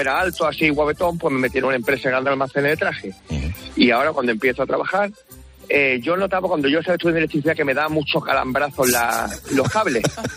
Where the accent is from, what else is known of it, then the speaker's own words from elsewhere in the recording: Málaga, Andalusia, Spain; soy de Málaga y os voy a contar.